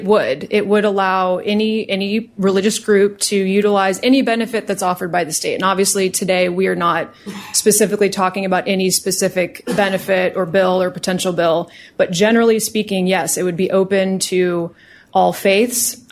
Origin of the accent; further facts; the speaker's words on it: Coeur d'Alene, Idaho, United States; I'm from Coeur d'Alene, and I'm an attorney for Pacific Justice Institute